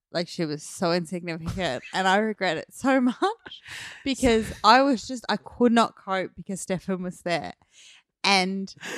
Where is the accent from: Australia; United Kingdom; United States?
Australia; Melbourne, Victoria; I'm from Melbourne and I came here to see you.